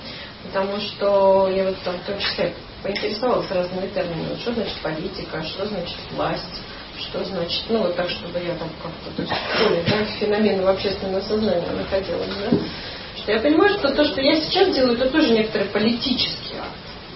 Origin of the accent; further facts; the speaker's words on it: Ukraine; я этнически русская. Вот, мои родители приехали сюда из России, ну, я родилась и выросла на Украине, а сама переживаю себя, в общем, как человека мира.